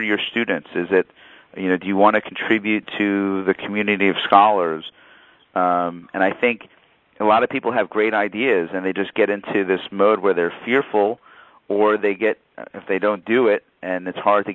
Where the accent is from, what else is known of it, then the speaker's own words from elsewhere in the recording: New York, United States; I'm a New Yorker, so somehow I say some things that comes across the wrong way